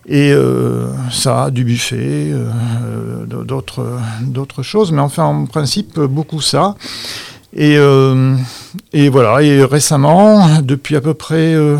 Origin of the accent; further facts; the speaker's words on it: Cahors, Occitanie, France; Quand j'étais jeune à Cahors, c'était très facile pour ma génération d'être au courant de tout ce qui se faisait